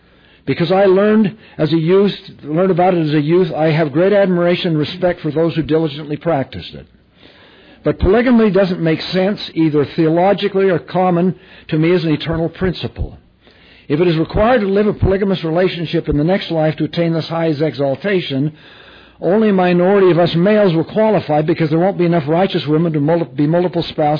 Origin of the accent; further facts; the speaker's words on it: Salt Lake City, Utah, United States; I am a third to fifth generation Mormon, depending on the genealogical line followed. I grew up in Salt Lake City.